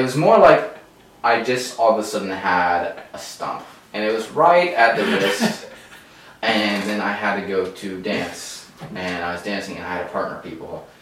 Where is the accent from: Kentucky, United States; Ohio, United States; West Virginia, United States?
Ohio, United States; Columbus; Growing up in Ohio, which is a landlocked state, in Columbus, which is not by a Great Lake or anything like that, I have limited time.